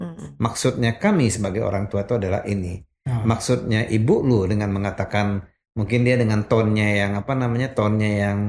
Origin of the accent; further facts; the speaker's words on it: Riau, Indonesia; now in Jakarta, Indonesia; Saya tumbuh kembang itu di Sumatera, di Riau, di kompleks. Saya itu tumbuh besar itu di kompleks perusahaan minyak namanya Caltex.